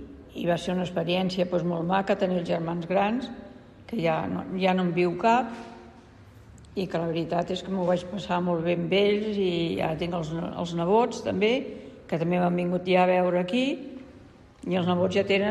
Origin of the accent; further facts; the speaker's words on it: Barcelona, Catalonia, Spain; born there; Doncs jo vaig néixer a Gràcia